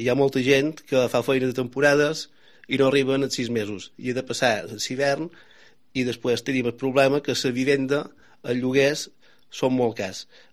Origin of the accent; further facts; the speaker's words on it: Ciutadella, Balearic Islands, Spain; som de Ciutadella, del 76, tens 43 anys